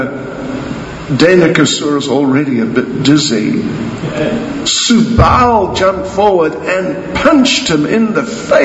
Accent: Chatsworth, KwaZulu-Natal, South Africa; In Chatsworth, we call this giving a person a what happened. See, I'm from Chatsworth.

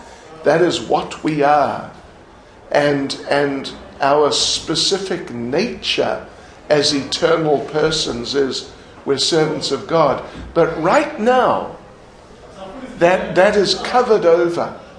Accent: New Zealand; now in England; In fact, I joined our movement in England, actually, although I'm from New Zealand. And that was back in January 1973.

